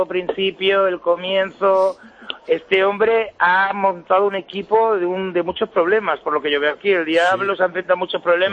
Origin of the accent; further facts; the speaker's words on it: Castelldefels, Catalonia, Spain; Yo soy nacido en Castelldefels, soy de Castelldefels